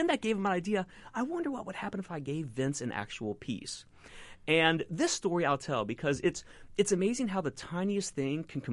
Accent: Cincinnati, Ohio, United States; Cincinnati was my hometown.

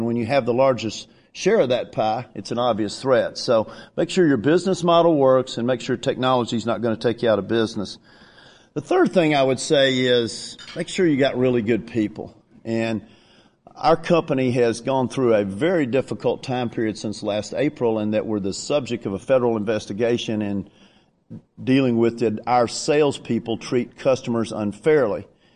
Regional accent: Knoxville, Tennessee, United States; we're from Knoxville, graduated from Tennessee like my dad

